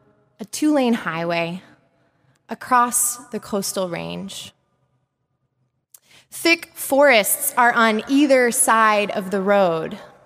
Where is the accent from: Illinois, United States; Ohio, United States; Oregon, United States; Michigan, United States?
Oregon, United States; Portland; to visit me with my family in Portland, Oregon, where I grew up. Eager to show him the beauty of my home state